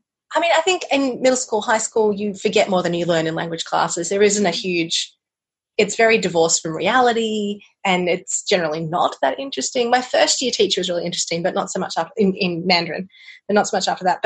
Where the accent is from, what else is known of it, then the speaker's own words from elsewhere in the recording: Sydney, New South Wales, Australia; I was raised in Sydney, but my parents both came from rural areas where they had, yeah, long history settlement. So I go back to the first white settlement in Australia on both sides of my family.